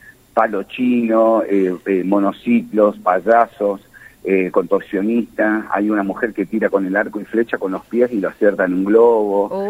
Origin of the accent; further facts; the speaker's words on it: Resistencia, Chaco, Argentina; principalmente yo soy un artista chaqueño, este año cumplo 25 años de ser payaso, de trabajar en la calle, soy acá de Resistencia